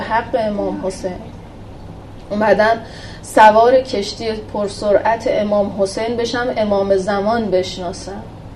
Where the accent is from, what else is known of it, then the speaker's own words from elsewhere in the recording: Qom, Iran; من ننه بابام شیعه بودن، تو قم به دنیا اومدم، تو قم بزرگ شدم، شیعه بودن